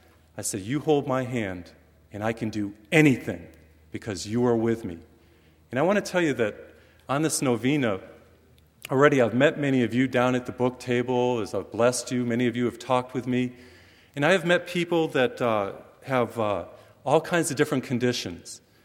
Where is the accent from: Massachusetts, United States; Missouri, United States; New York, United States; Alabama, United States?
Massachusetts, United States; now in Houston, United States; I was flying to back to Houston from Massachusetts, my home state.